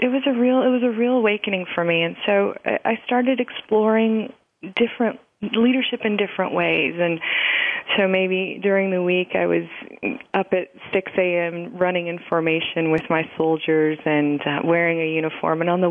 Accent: Kentucky, United States; one of the main ones for me was I grew up in Kentucky, mm-hmm.

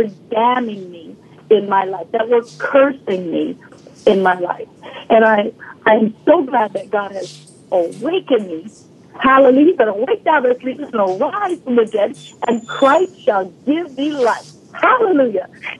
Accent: Canada; now in Los Angeles, United States; I came from Canada. Nobody knew me in Los Angeles.

